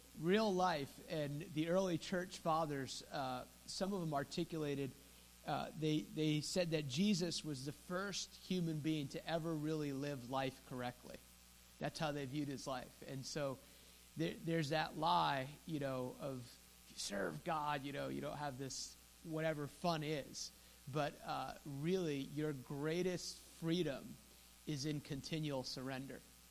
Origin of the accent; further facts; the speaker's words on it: Fair Lawn, New Jersey, United States; now in North Carolina, United States; I grew up in Fairlawn, New Jersey, and Bergen County, and I live, if you're not aware, I live in North Carolina now.